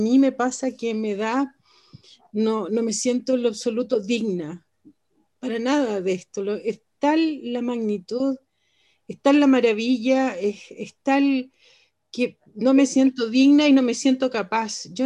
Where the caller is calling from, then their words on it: Chile; de Chile. Muchas gracias por incorporarme.